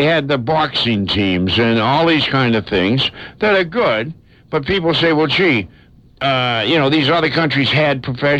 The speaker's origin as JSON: {"language": "English", "town": "Boston", "region": "Massachusetts", "country": "United States", "said": "Well, I came from Boston, you know."}